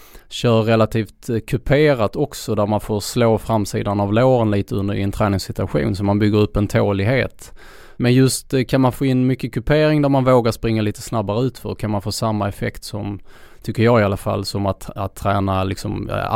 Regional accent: Skåne, Sweden; även om jag är skåning

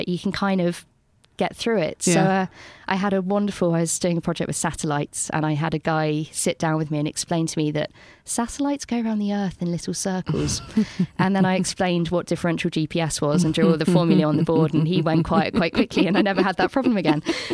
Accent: London, United Kingdom; also born or lived in Bristol; I went back to London and they asked me if I was from Bristol.

